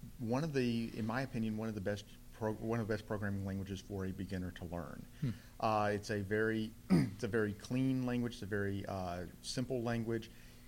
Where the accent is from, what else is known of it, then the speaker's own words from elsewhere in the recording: Tennessee, United States; I'm actually in the next county over next to the county that's in Memphis.